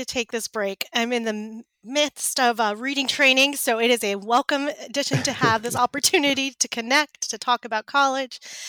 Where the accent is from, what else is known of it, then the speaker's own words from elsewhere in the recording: New Mexico, United States; also born or lived in Indiana; I am originally from New Mexico. I am one of those brave students who decided to go out of state, and I went to a small private school in Indiana